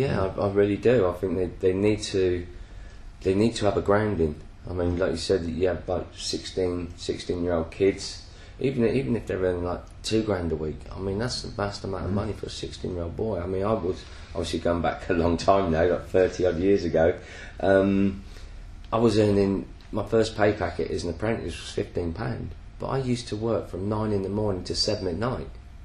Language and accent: English; Bristol, South West England, United Kingdom; I was originally from Bristol